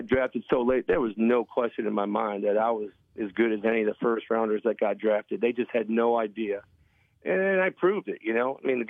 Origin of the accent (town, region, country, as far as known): Buffalo, New York, United States; born or raised there